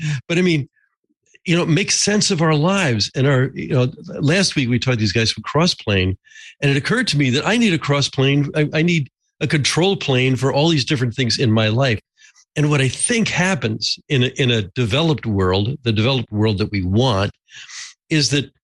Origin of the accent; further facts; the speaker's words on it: New Jersey, United States; I'm from New Jersey. I'm sorry.